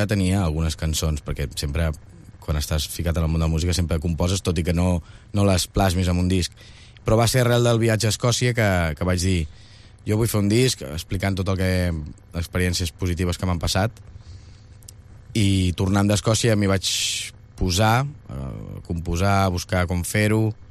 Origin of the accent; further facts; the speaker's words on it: Mollet del Vallès, Catalonia, Spain; Jo sóc de Mollet, del Vallès Oriental.